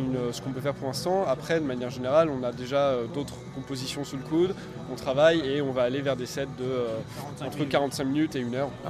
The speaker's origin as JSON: {"language": "French", "town": "Pompoint", "region": "Hauts-de-France", "country": "France", "said": "Moi, je suis de Pompoint, donc à une demi-heure d'ici."}